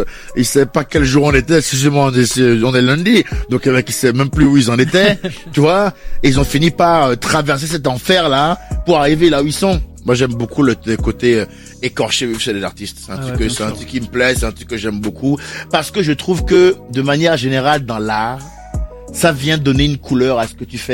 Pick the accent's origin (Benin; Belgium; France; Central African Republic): Benin; je suis franco-béninois mais je suis né, j'ai grandi au Bénin